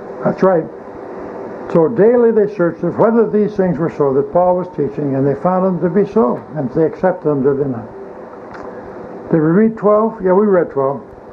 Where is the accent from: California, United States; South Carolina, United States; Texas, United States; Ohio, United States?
Ohio, United States; Berea; I was from Berea, Ohio.